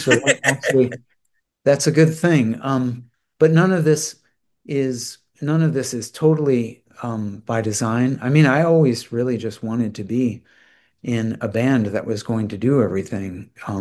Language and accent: English; Rockville, Maryland, United States; I grew up in Rockville, Maryland, man. It's just a nothing suburb.